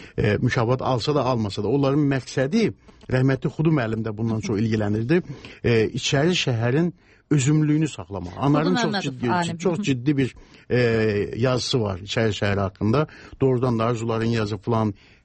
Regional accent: Karabakh, Azerbaijan; Mən Qarabağlıyam

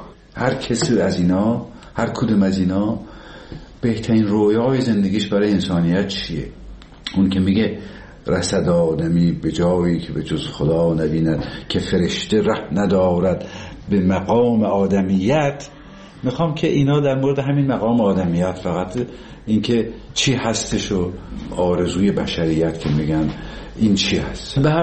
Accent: Tabriz, East Azerbaijan, Iran; دیدیم ما که بچه تبریز هستیم، کوفته تبریزی

